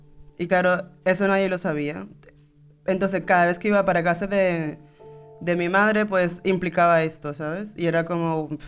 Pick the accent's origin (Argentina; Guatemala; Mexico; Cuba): Cuba; now in Spain; nací el 24 de octubre de 1988. Soy ciudadana cubana, actualmente vivo en España